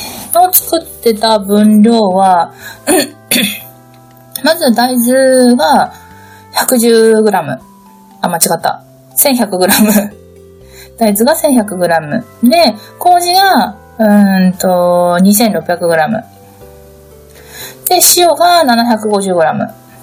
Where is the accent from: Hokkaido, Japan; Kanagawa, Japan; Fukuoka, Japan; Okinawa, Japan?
Hokkaido, Japan; うちの実家は北海道なんですけど、